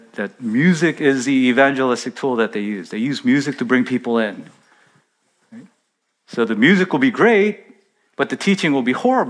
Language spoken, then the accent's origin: English; South Korea; when I was growing up in Korea, they would just salt and dry fish all year